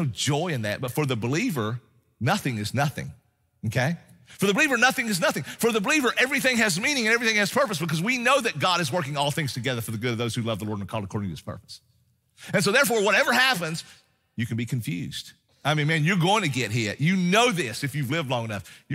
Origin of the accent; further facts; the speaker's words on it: Tennessee, United States; where I was born and raised up in East Tennessee, man, that was the most awesome place because the sky was so awesome.